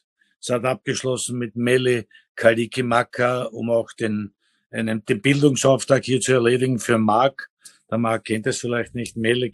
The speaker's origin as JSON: {"language": "German", "country": "Argentina", "second_language": "German", "said": "Ich fühle als Argentinier"}